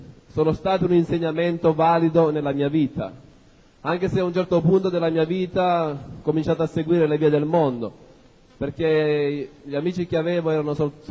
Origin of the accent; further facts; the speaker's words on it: Sicily, Italy; Io sono un siciliano, vengo dalla provincia di Ragusa. … conosco il Signore da quando sono nato, si può dire. La mia famiglia è credente